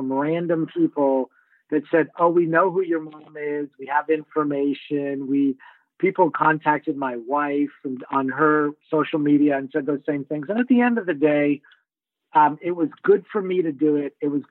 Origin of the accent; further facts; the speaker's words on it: Miami, Florida, United States; I grew up in South Florida, Miami, and I'm definitely a Miami guy.